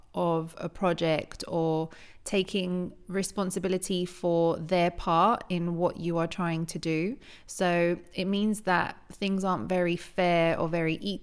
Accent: England, United Kingdom; now in abroad; as a Brit that lives abroad and in a Latin country as well

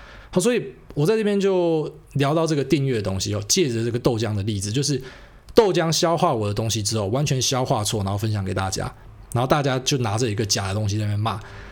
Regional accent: Taiwan; 但因为我台湾人嘛，我就讲我观察到的现象

